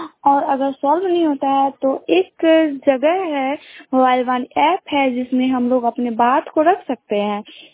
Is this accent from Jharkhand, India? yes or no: no; Bihar, India; मैं जगदीश को गांव से बिलोंग करती हूँ, समस्तीपुर डिस्ट्रिक्ट से।